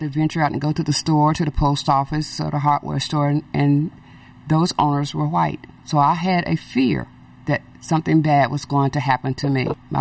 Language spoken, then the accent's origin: English; Little Rock, Arkansas, United States; I grew up in the suburb of Little Rock, Arkansas, about 10 miles in rural county.